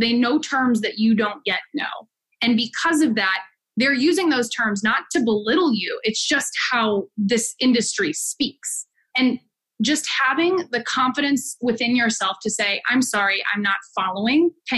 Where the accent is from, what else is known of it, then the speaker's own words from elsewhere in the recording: Midwest, United States; guys, I'm from the Midwest.